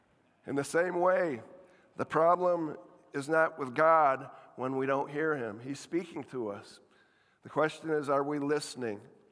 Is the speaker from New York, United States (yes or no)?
yes; Jamestown, New York, United States; also born or lived in Kansas; I finally returned home for Christmas, went into my hometown home in New York, Jamestown, New York